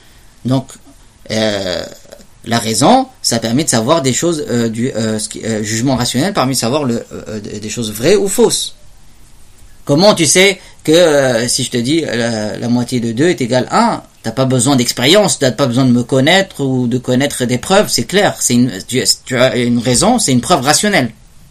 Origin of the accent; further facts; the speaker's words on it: Tunisia; Ça, dans les années 50, par exemple chez nous en Tunisie, il s'est enseigné aux écoles primaires, aux enfants.